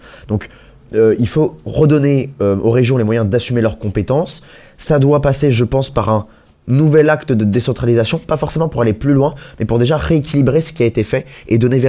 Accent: Pays de la Loire, France; moi, je suis pas originaire de Bretagne, j'ai grandi en Vendée

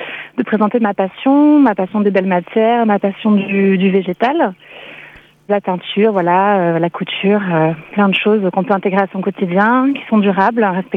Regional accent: Provence-Alpes-Côte d'Azur, France; Moi, j'ai été élevée en Provence, donc en entourée de plantes, de végétaux de toutes sortes, aromatiques, tinctoriales, alimentaires.

